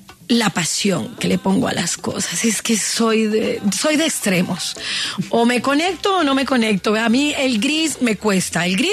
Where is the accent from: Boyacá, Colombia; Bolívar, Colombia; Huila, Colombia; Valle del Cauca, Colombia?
Valle del Cauca, Colombia; Jamundí; De hecho, mi adolescencia la viví en Jamundí. … Jamundí Valle. Yo no nací en Cali.